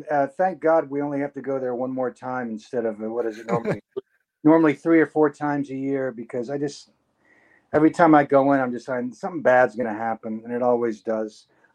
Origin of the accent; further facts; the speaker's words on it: Escondido, California, United States; I'm from Escondido. I went to my first Padre games in 1969, their first year. I was about 8 years old.